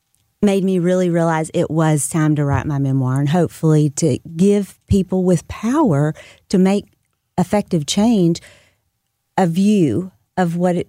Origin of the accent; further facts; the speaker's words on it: Dallas, Texas, United States; also born or lived in Memphis / California / Florida; I grew up in trailer parks across, I've lived California to Florida, but I was born in Memphis, spent my youngest years in Dallas, and we traveled since then.